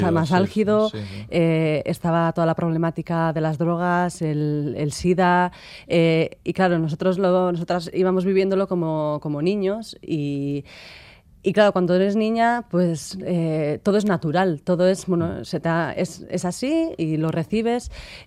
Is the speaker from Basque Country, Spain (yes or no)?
yes; Elgoibar, Basque Country, Spain; Yo soy del Goibar, un pueblo industrial con muchas identidades que conviven.